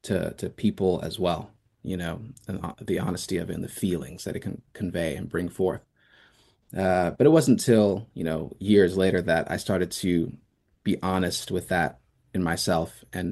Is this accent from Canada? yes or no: no; Liberia; born there; So I didn't grow up, but I was born in Liberia, West Africa. I spent some time there.